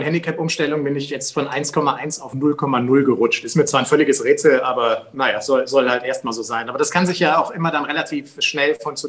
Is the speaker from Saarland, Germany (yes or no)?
no; Hamburg, Germany; born there; now in Cologne, Germany; Ich bin gebürtiger Hamburger.